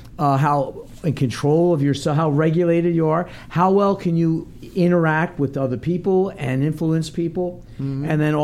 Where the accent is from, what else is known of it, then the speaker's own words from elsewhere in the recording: New Jersey, United States; Yeah, New Jersey side of Philadelphia.